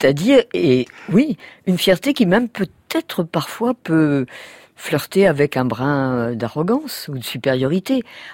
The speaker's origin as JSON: {"language": "French", "region": "Brittany", "country": "France", "first_language": "Breton", "second_language": "French", "said": "C'est ma langue maternelle, parce que mes parents avaient décidé de m'apprendre le breton, de parler breton à la maison, avant ma contamination possible par l'école jacobine."}